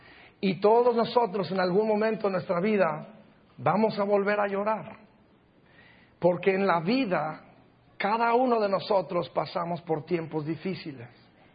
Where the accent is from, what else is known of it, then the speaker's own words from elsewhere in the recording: Durango, Mexico; Yo recuerdo mucho en la ciudad de Durango, de donde yo soy, con mucho orgullo